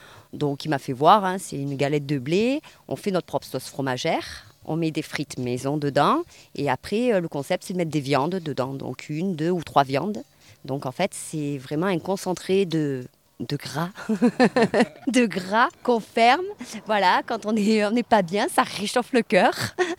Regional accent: Provence-Alpes-Côte d'Azur, France; ils ont mangé ce qu'on fait chez nous en Provence.

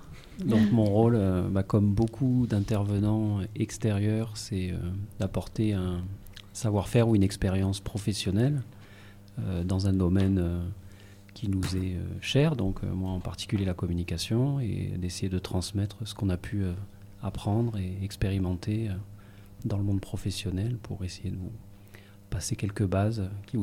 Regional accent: Digne, Provence-Alpes-Côte d'Azur, France; moved away as an adult; also born or lived in Bouches-du-Rhône; je suis parti de Digne pour faire ces études

